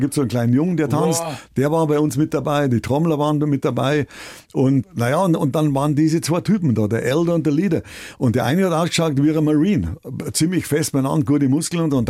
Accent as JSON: {"language": "German", "region": "Bavaria", "country": "Germany", "tie": "born there"}